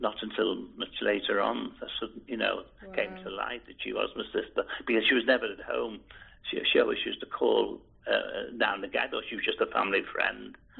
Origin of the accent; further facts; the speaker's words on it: Liverpool, North West England, United Kingdom; born there; I was born in Edge Hill, Liverpool.